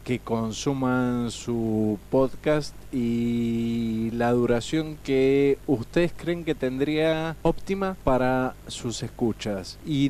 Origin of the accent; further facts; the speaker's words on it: Argentina; yo soy de Argentina